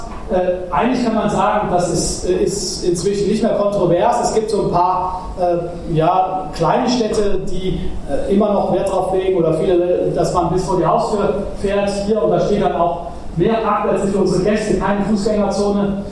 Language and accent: German; Cologne, North Rhine-Westphalia, Germany; ich gehe jetzt mal von meiner Heimatstadt Köln aus